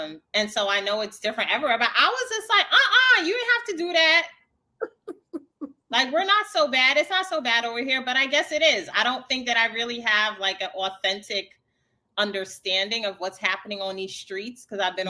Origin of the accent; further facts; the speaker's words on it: New York, United States; actually, the fact that we are both from New York is a benefit because, like, we met through friends, right?